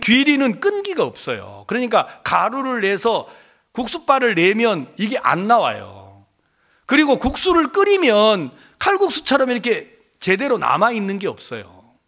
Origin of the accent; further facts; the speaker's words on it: Wando, South Jeolla, South Korea; 저는 전라남도 완도 사람인데